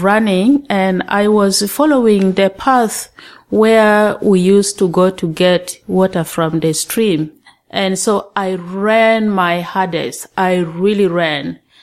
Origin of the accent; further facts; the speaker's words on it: South Sudan; moved away as an adult; And that was the time my husband and I relocated from South Sudan to Khartoum in 1988.